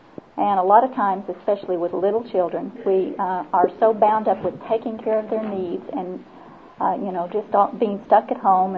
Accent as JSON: {"language": "English", "town": "Oklahoma City", "region": "Oklahoma", "country": "United States", "said": "I'm from Oklahoma City, and I have four children."}